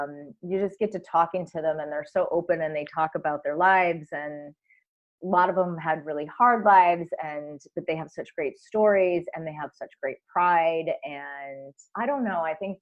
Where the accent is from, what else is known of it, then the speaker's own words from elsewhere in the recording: Michigan, United States; David and I both have the same accents from home because we're from the same state. We're from Michigan originally.